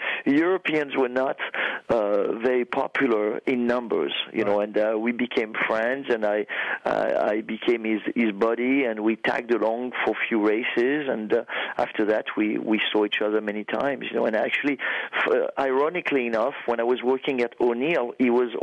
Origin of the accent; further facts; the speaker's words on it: Auvergne-Rhône-Alpes, France; born there; English is a second language; I was born in France about 50 years ago. I was in the French Alps. I was a skier.